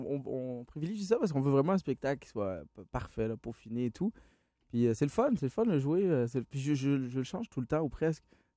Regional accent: Laval, Quebec, Canada; Moi, j'ai grandi à Laval sur une rue où toutes les maisons étaient identiques.

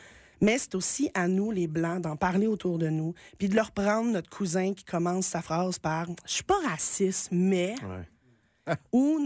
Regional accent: Montreal, Quebec, Canada; Je suis née à Montréal. Moi, j'ai fréquenté toute ma vie des écoles remplies de gens issus de différentes communautés culturelles.

